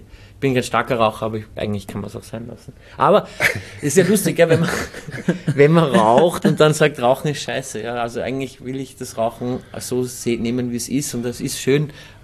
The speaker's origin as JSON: {"language": "German", "country": "Austria", "said": "das sagen wir halt Wutzeln als Österreicher."}